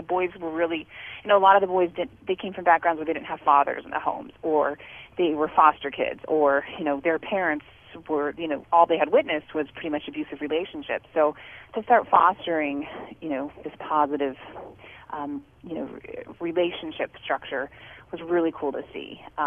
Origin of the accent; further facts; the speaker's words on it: Rapid Valley, South Dakota, United States; she grew up in North Rapid, I grew up in Rapid Valley.